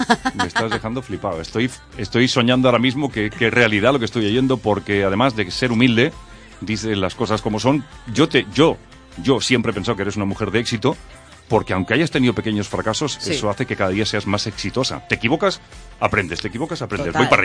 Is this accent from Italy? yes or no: yes; Italy; Yo también soy italiano.